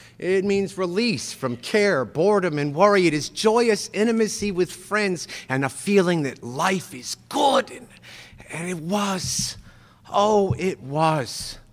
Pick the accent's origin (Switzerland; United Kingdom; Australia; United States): United States; Pittsburgh, Pennsylvania; And I was disenrolled from Pittsburgh Public Schools for lack of attendance.